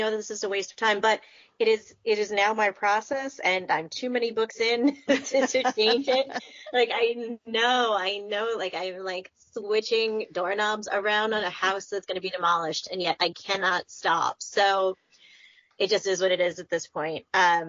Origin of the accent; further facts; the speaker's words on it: New York City, New York, United States; I thought at first when I was little growing up in New York City, I thought I wanted to be like on Wall Street.